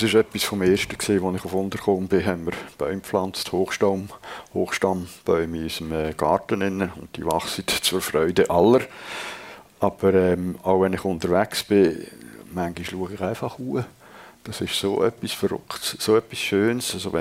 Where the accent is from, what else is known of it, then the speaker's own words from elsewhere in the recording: Lucerne, Switzerland; Ich habe immer noch ein halbes Luzerner Herz. Ich bin auch aus dem Kanton Luzern ursprünglich.